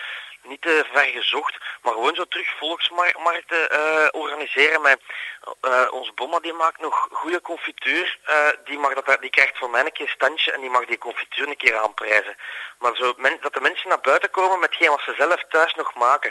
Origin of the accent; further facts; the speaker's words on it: Leuven, Flemish Brabant, Belgium; Ik ben geboren en getogen in Leuven, dus ik zal er sterven ook, daar ben ik zeker van.